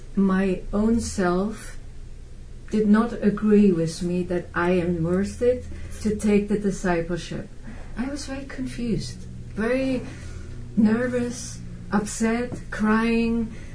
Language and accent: English; northern Italy, Italy; I'm from North Italy